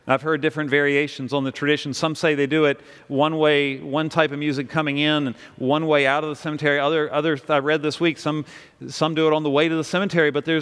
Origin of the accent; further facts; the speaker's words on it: Virginia, United States; I grew up in the Shenandoah Valley. I'm a Christian.